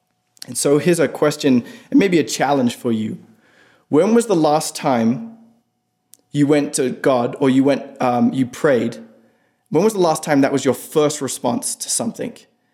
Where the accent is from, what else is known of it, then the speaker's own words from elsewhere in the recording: England, United Kingdom; Maybe it's because I'm English.